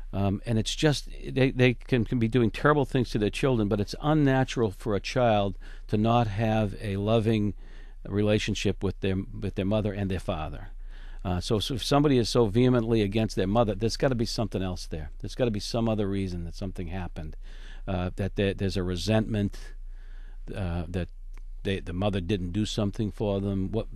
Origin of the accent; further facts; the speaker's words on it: Boston, Massachusetts, United States; I grew up in Boston, the second oldest of four children